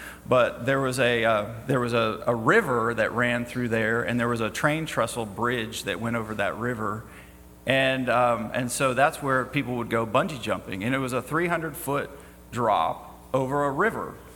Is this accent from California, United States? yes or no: yes; California, United States; So I grew up in California, and I went to college in California, and it was kind of a mountainous region.